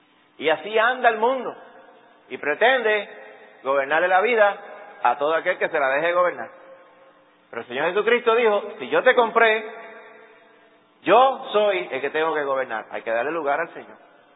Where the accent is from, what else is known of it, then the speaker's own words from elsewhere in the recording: Aguadilla, Puerto Rico; que yo me crié en Aguadilla